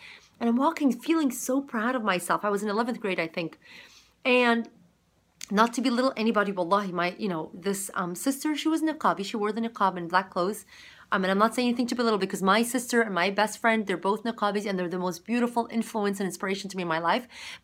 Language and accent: English; Zimbabwe; also born or lived in Egypt; I was raised in Zimbabwe as a little child all the way into middle school, and I went to a private British school.